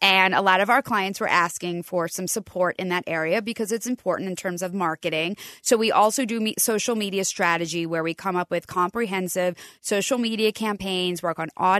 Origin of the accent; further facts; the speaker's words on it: Medford, New Jersey, United States; I'm not. I'm from Medford, New Jersey. I grew up in Medford, just outside of Cherry Hill